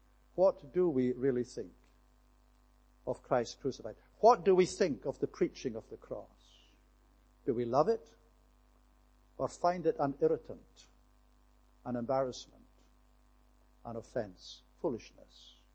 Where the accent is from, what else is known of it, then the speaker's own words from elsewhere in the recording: Scotland, United Kingdom; And as a Scotsman